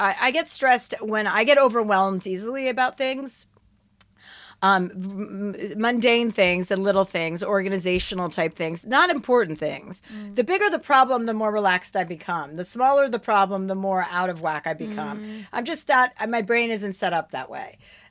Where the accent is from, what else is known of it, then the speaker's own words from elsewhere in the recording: New Jersey, United States; I wasn't allowed to go to Harlem growing up in New Jersey.